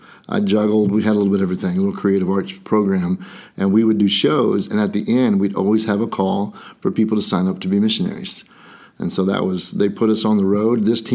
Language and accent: English; Oklahoma, United States; And I remember she's from Florida, so I'm from Oklahoma.